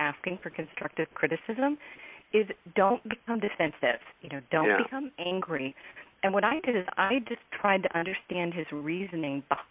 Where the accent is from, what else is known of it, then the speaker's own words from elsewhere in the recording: Seattle, Washington, United States; And that's tough to do because I'm from Seattle.